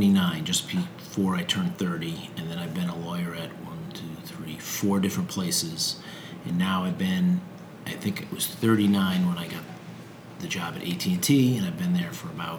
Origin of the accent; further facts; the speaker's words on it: Hamden, Connecticut, United States; I grew up in Hamden, not too far from here.